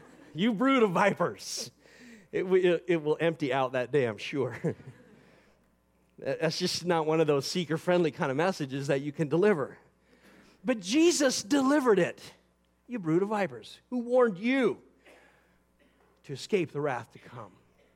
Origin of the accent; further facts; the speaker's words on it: Eatonville, Washington, United States; the chief investigator is from my hometown. That's my great, you know, claim to fame about Eatonville, Washington.